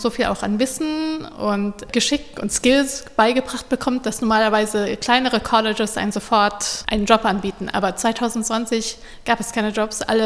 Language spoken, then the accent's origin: German; Germany; also born or lived in United States; Ich bin in den USA geboren und bin auch teilweise zur Schule gegangen, aber Abitur habe ich in Deutschland gemacht, das heißt, kulturell bin ich deutsch.